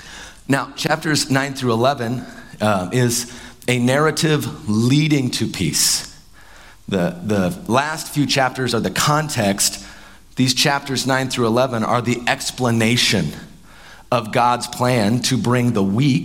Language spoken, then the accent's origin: English; Appalachia, United States; I don't have that experience because I'm from Appalachia and every time I go back, it's exactly the same.